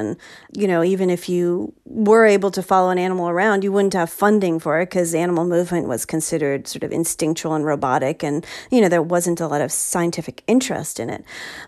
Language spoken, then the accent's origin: English; New York City, New York, United States; I'm from New York City. That's where I was born.